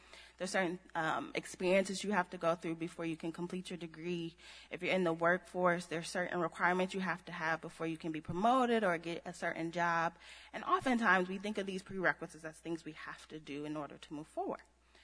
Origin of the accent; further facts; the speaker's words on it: Akron, Ohio, United States; So my grandmother, I'm from Akron, Ohio.